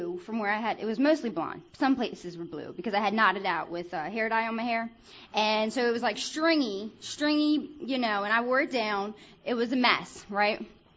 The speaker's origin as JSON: {"language": "English", "town": "Wilmington", "region": "Delaware", "country": "United States", "said": "Drive in Delaware City, because I'm from Wilmington, Delaware, right?"}